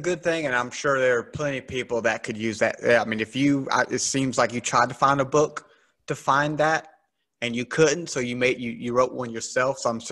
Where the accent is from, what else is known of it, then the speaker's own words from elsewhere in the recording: the South, United States; accent: Southern; cause I'm from the South. So I have a Southern accent, some say